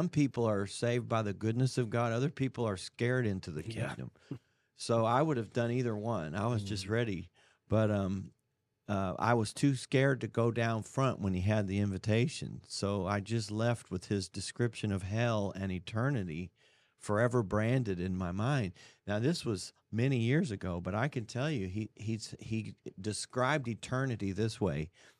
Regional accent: Missouri, United States; No, this was Missouri. I grew up in Missouri.

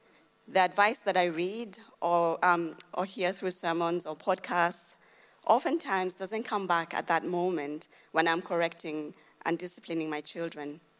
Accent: Kenya; now in Australia; I was born and raised in Kenya, and even though I tried to raise my children as I was raised, I have to be mindful that the environment and the culture is very different here in Australia

